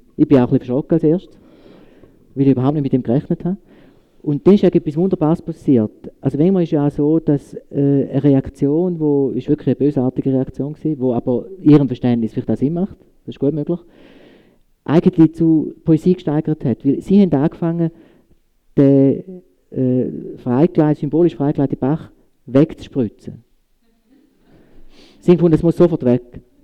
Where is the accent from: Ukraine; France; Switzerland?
Switzerland; Weil ich glaube, das ist auch ein Reflex als Schweizer.